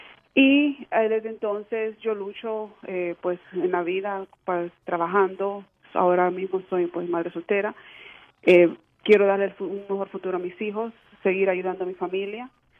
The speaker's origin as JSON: {"language": "Spanish", "country": "Honduras", "moved": "yes", "lives_now": "United States", "said": "Sí, yo soy hondureña, como mencionaste anteriormente. Llegué a este país en el 1996. Y sí, desde entonces pues vivo en el sur de la Florida."}